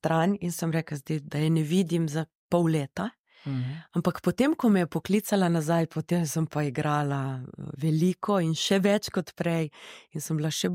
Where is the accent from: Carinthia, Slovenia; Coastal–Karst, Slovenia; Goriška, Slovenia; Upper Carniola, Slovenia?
Coastal–Karst, Slovenia; Koper; born there; Meni se je zgodilo to v mojem rojstnem kraju. Jaz sploh nisem rabila nikam oriti.